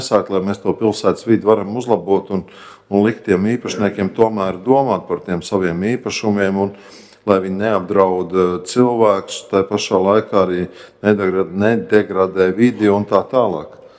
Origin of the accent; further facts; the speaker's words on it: Talsi, Courland, Latvia; jo es esmu talsinieks, es diezgan bieži staigāju pa talsiem.